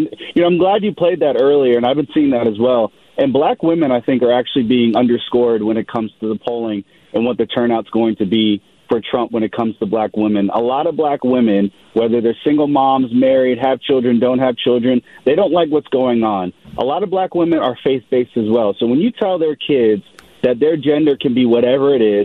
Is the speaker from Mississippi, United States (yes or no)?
no; New York, United States; I'm originally a New Yorker, too.